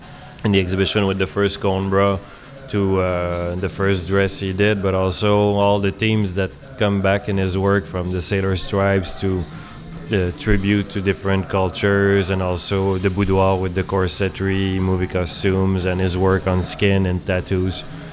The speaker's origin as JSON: {"language": "English", "town": "Montreal", "region": "Quebec", "country": "Canada", "said": "I'm from Montreal"}